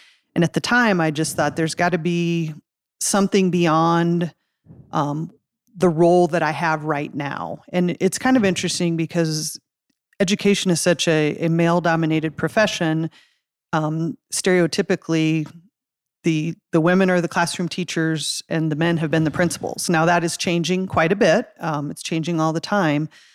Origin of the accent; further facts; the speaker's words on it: South Dakota, United States; growing up in South Dakota, doing all of my education here, I wasn't sure I was prepared for that.